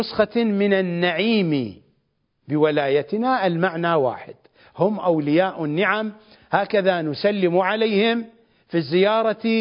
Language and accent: Arabic; Iraq; accent: Iraqi; والسباريت بلغتنا ولهجتنا الشعبية العراقية السرابيت